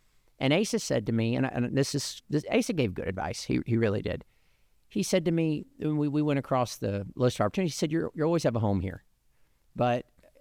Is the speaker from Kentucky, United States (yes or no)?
no; Oklahoma, United States; now in Arkansas, United States; But the funny thing is I grew up in Oklahoma